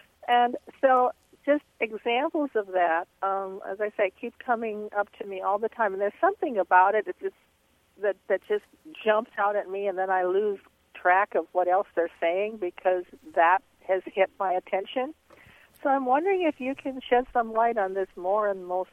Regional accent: Tallahassee, Florida, United States; I'm from Tallahassee, Florida.

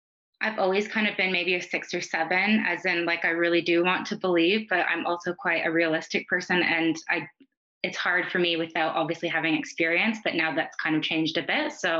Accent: Canada; I grew up in Canada.

